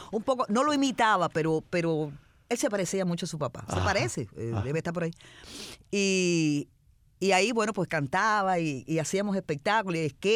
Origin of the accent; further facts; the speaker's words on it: Cuba; moved away as an adult; now in Venezuela; Mi hija tenía 6 años cuando yo me fui de Cuba.